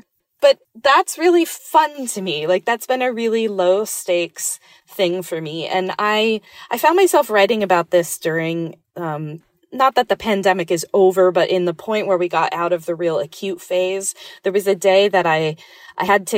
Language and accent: English; New York, United States; and I'm speaking now as a New Yorker